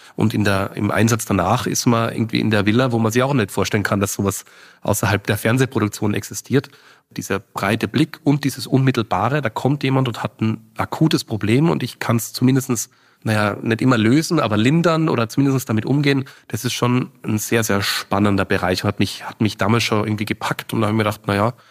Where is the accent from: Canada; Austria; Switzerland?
Austria; Ich komme aus Österreich, habe dort meine Schule absolviert